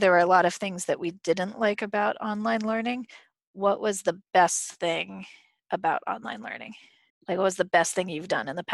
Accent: Hudson, New York, United States

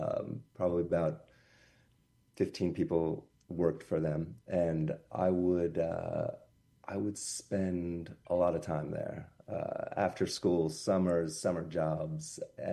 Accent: New York City, New York, United States; if you you grow up here and it's your home for one thing

